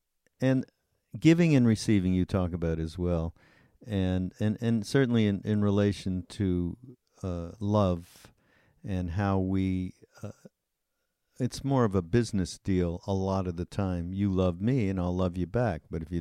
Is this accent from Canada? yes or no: yes; Canada; I'm from Canada